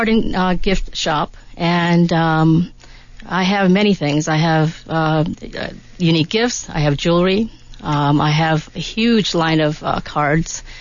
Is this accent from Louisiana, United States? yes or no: no; New York, United States; now in Tucson, United States; Oh, I'm from back east